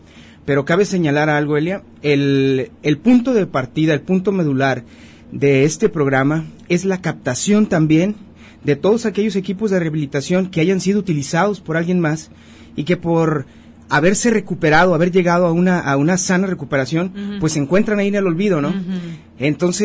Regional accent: Casimiro Castillo, Jalisco, Mexico; El chico, Casimiro Castillo, lo Arado, uh-huh, de donde soy originario

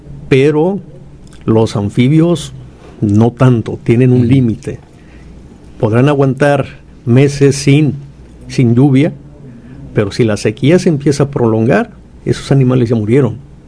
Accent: Mexico; de ahí que es mayor la responsabilidad que como mexicanos tenemos, porque tenemos que salvaguardar esas especies que habitan única y exclusivamente en nuestro país.

